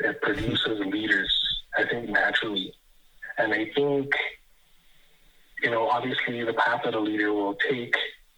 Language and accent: English; Jamaica; growing up in Jamaica, you know, politics is a real thing.